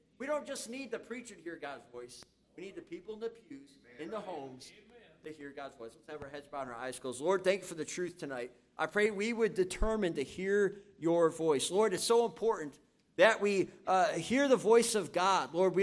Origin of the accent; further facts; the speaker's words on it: Chicago, Illinois, United States; Look, I'm from the Chicagoland area, all right? I'm a White Sox fan, all right?